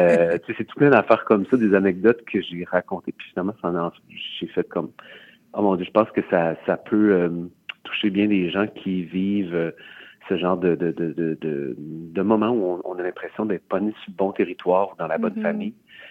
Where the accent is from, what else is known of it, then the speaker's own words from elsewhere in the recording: Saint-Polycarpe, Quebec, Canada; Non, moi, je suis originaire de Saint-Polycarpe.